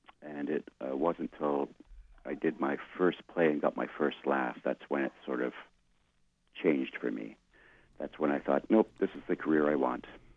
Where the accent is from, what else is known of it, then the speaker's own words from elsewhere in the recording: Vancouver, British Columbia, Canada; grew up together in Vancouver, so I've known him almost forever.